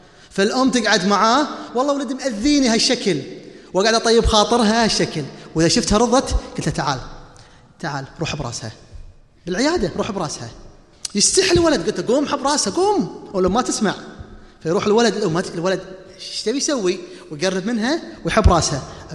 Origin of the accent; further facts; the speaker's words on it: Kuwait; عندي واحدة من الأهل عندنا في الكويت